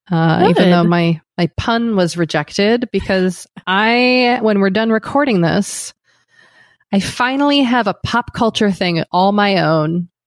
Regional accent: United States; Which feels very Australian, but I don't know. I'm American.

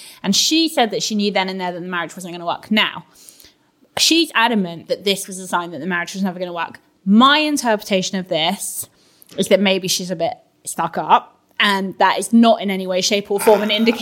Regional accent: United Kingdom; but we're British.

